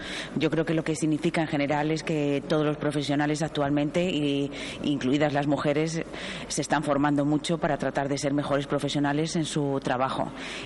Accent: Salamanca, Castile and León, Spain; como buena salmantina

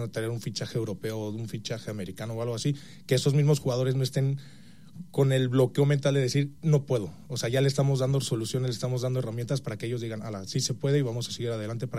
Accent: Mexico City, Mexico; Yo de la Ciudad de México.

